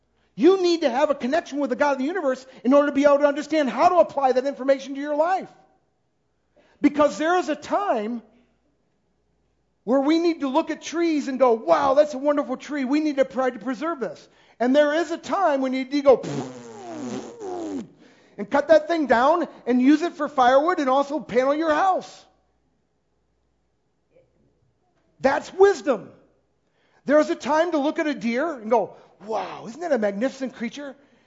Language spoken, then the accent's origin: English; Midwest, United States; I went to Florida seminary. I came from the Midwest.